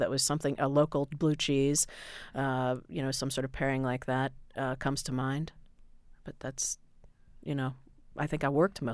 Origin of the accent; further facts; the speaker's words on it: Indiana, United States; when I grew up in Northern Indiana, we ate in Chicago all the time